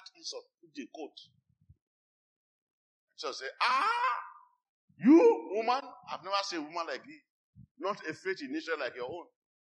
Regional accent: Kaduna, Kaduna State, Nigeria; I said, I'm from Kaduna.

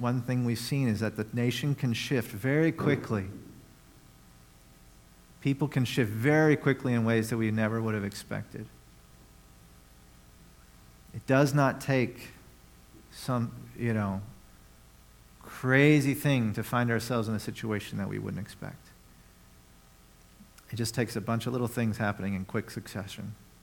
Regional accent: the South, United States; And even where I grew up in the South, I'll say this, is that there are many people who go to church who don't want to hear truths from the scripture right now.

